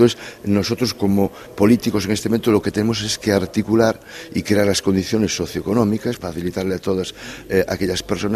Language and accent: Spanish; Carballiño, Galicia, Spain; en la comitiva el único que era de Carballiño era yo.